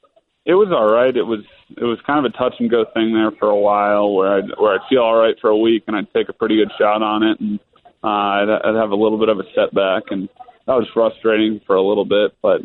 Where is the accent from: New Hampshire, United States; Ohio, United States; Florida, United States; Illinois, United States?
Florida, United States; Orlando; But, you know, for me, it was pretty cool because I'm from Orlando, and that was the first time I think they were playing it in Orlando. So it would have been cool to play in front of my folks